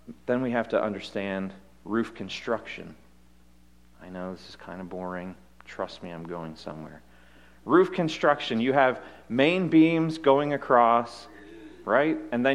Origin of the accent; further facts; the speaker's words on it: Pittsburgh, Pennsylvania, United States; growing up outside of Pittsburgh. You know, you travel anywhere in Pittsburgh and it leads to a tunnel.